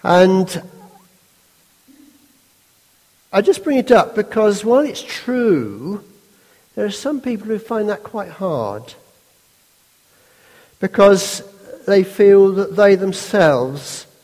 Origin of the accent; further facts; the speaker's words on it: United Kingdom; I'm British, like most of you